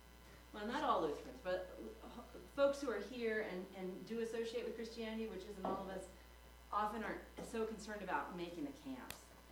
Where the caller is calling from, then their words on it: Minnesota, United States; I come to you from Central Minnesota